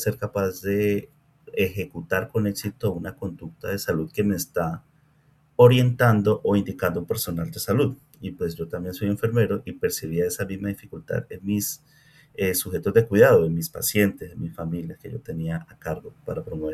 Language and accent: Spanish; Colombia; Yo soy colombiano.